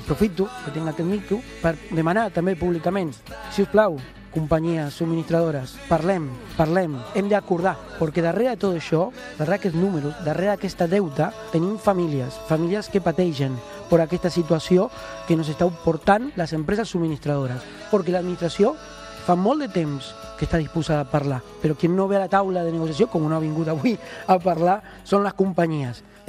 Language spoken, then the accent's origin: Catalan; Montevideo, Uruguay; now in Sabadell, Spain; com sóc un sabadellenc que va néixer a Montevideo, uruguaià